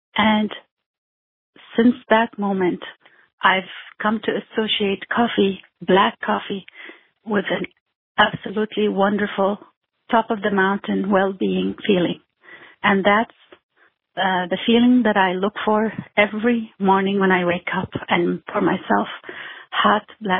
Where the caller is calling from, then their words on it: Aleppo, Aleppo Governorate, Syria; I'm calling you from Toronto in Canada.